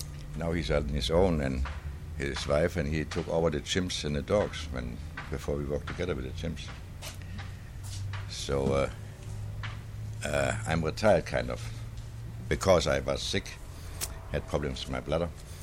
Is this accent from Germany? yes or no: yes; Germany; English is a second language; moved away as an adult; now in United States; I'm from Germany.